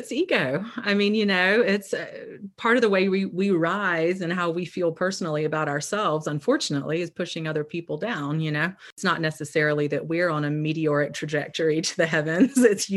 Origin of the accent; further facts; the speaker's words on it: the South, United States; accent: twang; I think a lot of us, and I grew up in the South, if you hear the twang, so I know how it is to have catchphrases, sayings, just language that you inherited growing up